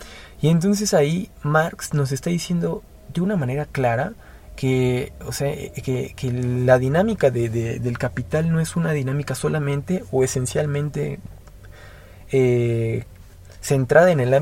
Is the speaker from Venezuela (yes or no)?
no; Mexico; vivimos nosotros como mexicanos asalariados, que vivimos como mexicanos precariados.